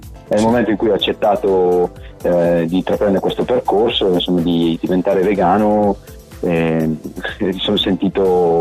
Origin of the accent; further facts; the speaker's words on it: Brescia, Lombardy, Italy; Sono di Brescia, sono nato a Brescia.